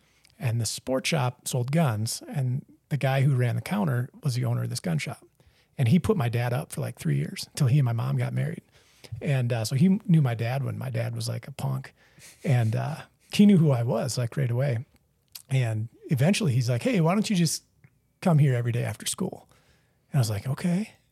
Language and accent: English; Minnesota, United States; I'm from Minnesota originally, central Minnesota, little farming community.